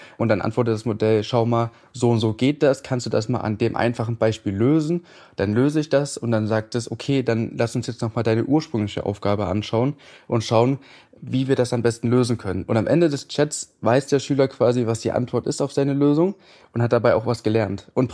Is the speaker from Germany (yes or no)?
yes; Halle, Saxony-Anhalt, Germany; also born or lived in Wiesbaden area; Ich bin 21 Jahre jung, hatte vorgestern Geburtstag und komme aus der Nähe von Wiesbaden, aufgewachsen in Halle an der Saale